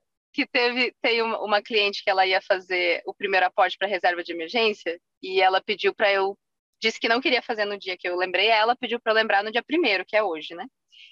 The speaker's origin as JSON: {"language": "Portuguese", "region": "Rio Grande do Sul", "country": "Brazil", "lives_now": "Brasília, Brazil", "said": "eu sou gaúcha, atualmente eu moro em Brasília."}